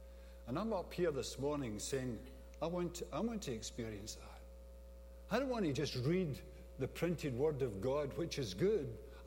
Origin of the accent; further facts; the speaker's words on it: Glasgow, Scotland, United Kingdom; I was raised in that culture in the home, but outside I was raised in the Glasgow culture. So I had a foot in both camps.